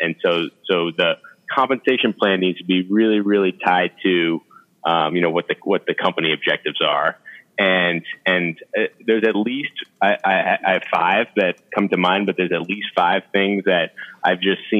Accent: Boston, Massachusetts, United States; Big sports fan, born and raised in the Boston area. So a huge fan of all the Boston sports fans.

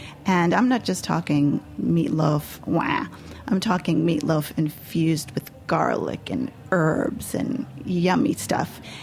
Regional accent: New York City, New York, United States; I grew up on the Upper West Side, super Upper West Side kid.

